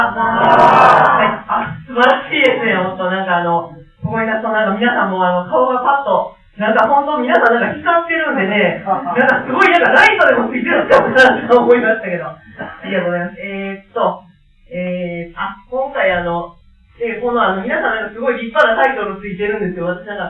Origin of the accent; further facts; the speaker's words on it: Neyagawa, Osaka, Japan; 私、1971年生まれの、今34歳、寝屋川市出身です。